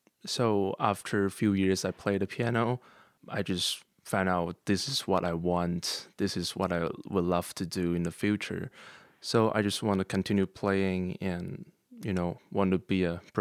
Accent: Jiangmen, Guangdong, China; English is a second language; I'm from China, a small city in the south called Jiangmen, and I'm 16 years old.

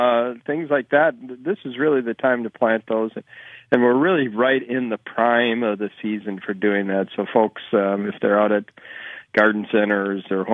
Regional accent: North Dakota, United States; it's similar to what you and I grew up with in North Dakota of cow tipping.

